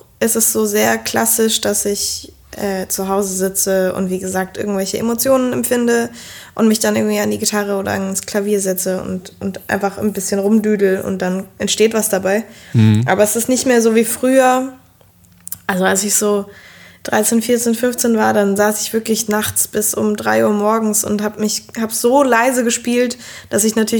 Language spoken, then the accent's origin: German; Prien am Chiemsee, Bavaria, Germany; also Prien hat irgendwie 10.000, 11.000 Einwohner oder sowas. Und es ist schon irgendwie jetzt ein kleines Kleinstädtchen.